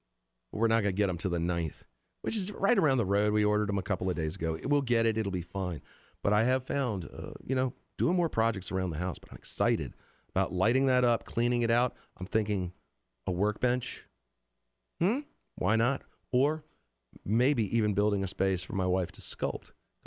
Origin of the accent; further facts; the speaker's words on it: Richmond, Virginia, United States; Now, I grew up in Richmond.